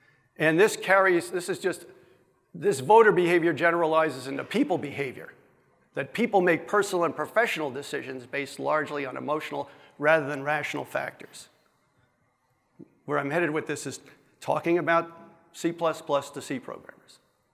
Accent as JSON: {"language": "English", "region": "New Jersey", "country": "United States", "tie": "born or raised there", "accent": "New Jersey", "lives_now": "Ohio, United States", "said": "Because actually I grew up in New Jersey, and if you listen carefully, you will hear I skew my vowels the way somebody from New Jersey would."}